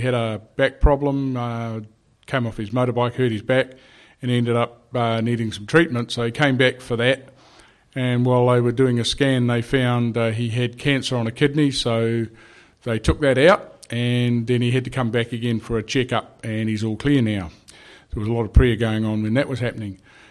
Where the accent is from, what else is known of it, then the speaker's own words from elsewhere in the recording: Waiuku, Auckland, New Zealand; I'm from Waiuku, which is not that far from Papakura